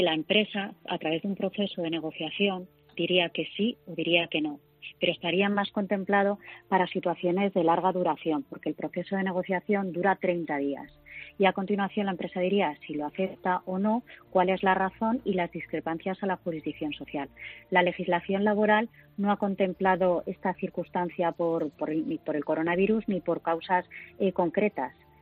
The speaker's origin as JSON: {"language": "Spanish", "town": "Zaragoza", "region": "Aragon", "country": "Spain", "said": "yo soy de Zaragoza, y mis amigas viven en Madrid y no tienen a sus padres en Madrid, sus padres están en Zaragoza"}